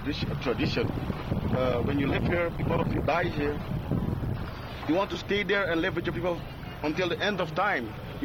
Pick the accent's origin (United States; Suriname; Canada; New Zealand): Suriname; Koffiekamp, Brokopondo; I'm from Coffee Camp.